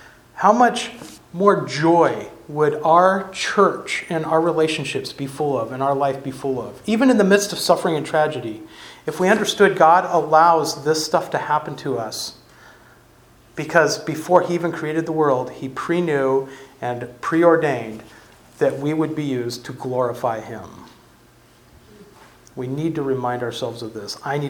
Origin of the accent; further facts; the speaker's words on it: United States; I'm an American. I like to live in my liberties and freedom